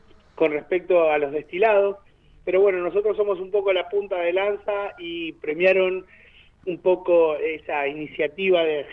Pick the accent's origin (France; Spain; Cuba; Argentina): Argentina; Cipolletti, Río Negro; nosotros somos de Cipolletti y participamos en la mención de honor a la proyección internacional.